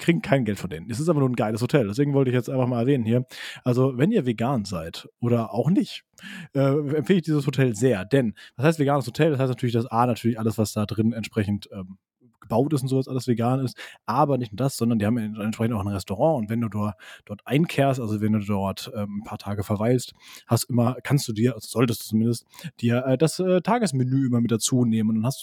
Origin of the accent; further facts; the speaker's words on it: Frankfurt, Hesse, Germany; Hübtebach und Triptebach, wie man bei uns in Frankfurt sagen würde.